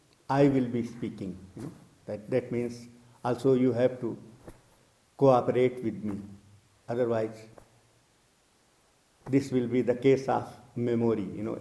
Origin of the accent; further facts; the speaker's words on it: India; English is a second language; because of my pronunciation, as you know that I'm Indian, so my pronunciation is very different.